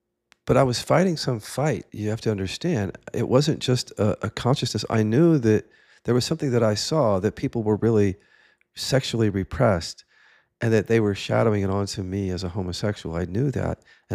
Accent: Midwest, United States; But for me, I grew up in the Midwest as a gay kid.

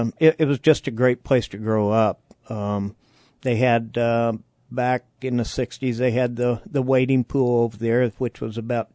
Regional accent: Columbia, United States; That's where I grew up.

